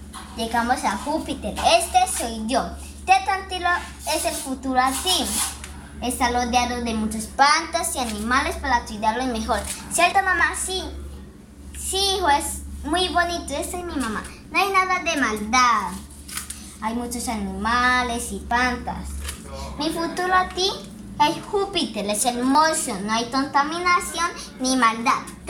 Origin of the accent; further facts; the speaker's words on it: Villavicencio, Meta, Colombia; soy de Villavicencio.